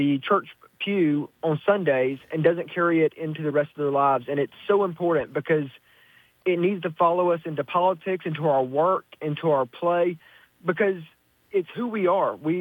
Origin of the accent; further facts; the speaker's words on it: Montgomery, Alabama, United States; So today I'm in Dothan, but I am from Montgomery. That's where I grew up